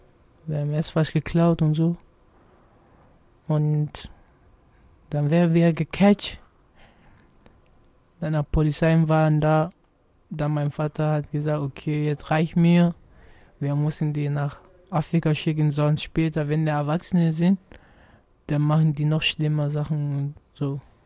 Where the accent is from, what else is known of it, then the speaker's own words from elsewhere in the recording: Gambia; also born or lived in United States; Aus Gambia.